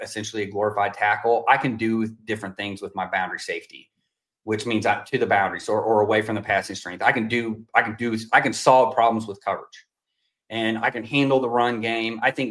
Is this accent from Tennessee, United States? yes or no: no; Kansas City, Missouri, United States; if you remember, I grew up in Kansas City, so the power I of Nebraska, a lot of 21 person.